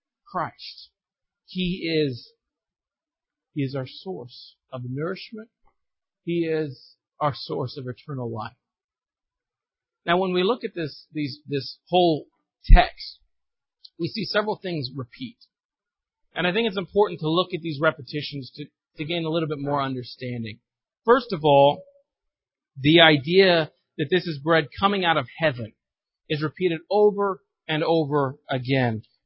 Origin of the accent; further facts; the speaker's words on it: Arkansas, United States; I grew up in Arkansas. Most of you know that. And whenever I go back home